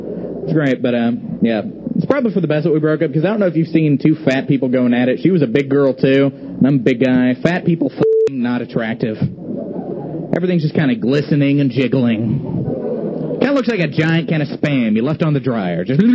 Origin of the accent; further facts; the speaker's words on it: Florida, United States; I'm originally from Florida.